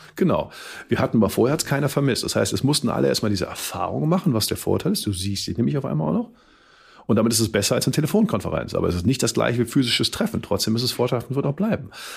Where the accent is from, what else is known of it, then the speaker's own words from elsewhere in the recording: Cologne, North Rhine-Westphalia, Germany; Und als Kölner vergleicht das ja immer mit Karneval.